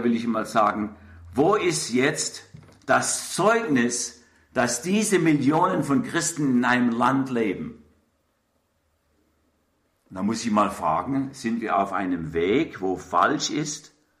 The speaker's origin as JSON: {"language": "German", "town": "Karlsruhe", "region": "Baden-Württemberg", "country": "Germany", "tie": "born or raised there", "said": "Ich bin in Karlsruhe aufgewachsen. Mein Vater ist im Zweiten Weltkrieg gefallen. Ich wurde bei meinen Großeltern aufgezogen. Wir wohnten in der Stadt drin, Karlsruhe drin, im fünften Stock"}